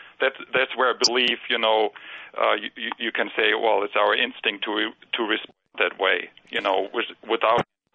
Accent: Germany; English is a second language; now in United States; I grew up in Germany

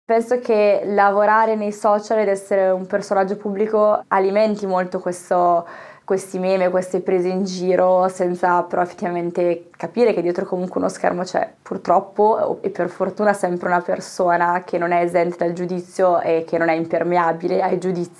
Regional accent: Lombardy, Italy; born there; perché sono nata in Lombardia

